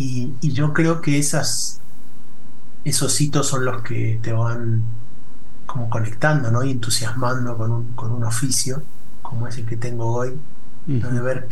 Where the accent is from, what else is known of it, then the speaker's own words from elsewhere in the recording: Argentina; now in Madrid, Spain; yo me fui muy jovencito de la Argentina en el 95, estaba tratando de acordarme, y entonces bueno, di muchísimas vueltas por Estados Unidos, por Bélgica, por Francia, y terminé poniendo base en Madrid.